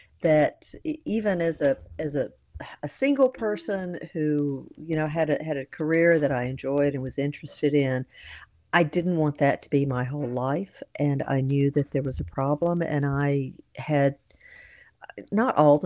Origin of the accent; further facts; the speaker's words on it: Georgia, United States; I grew up in North Georgia. My family is hillbilly from way back when.